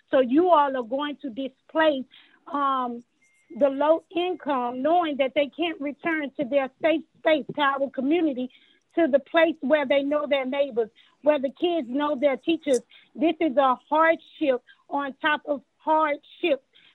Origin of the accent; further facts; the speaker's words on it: Texas, United States; I am an African-American resident of Fifth Ward. I was born and raised in Fifth Ward.